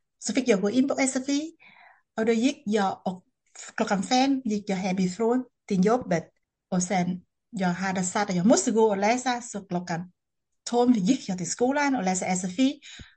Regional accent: Vietnam; now in Sweden; även att Vietnam är mitt hemland

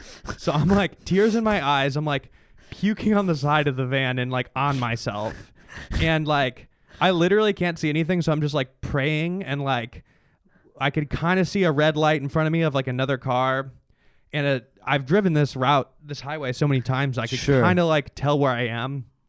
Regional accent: Chicago, Illinois, United States; Yeah, I'm from Chicago.

